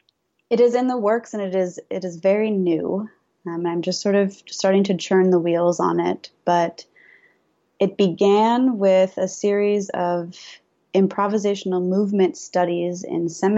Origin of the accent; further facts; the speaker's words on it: Illinois, United States; I was growing up outside of Chicago, and my mom used to take me to a ton of performances.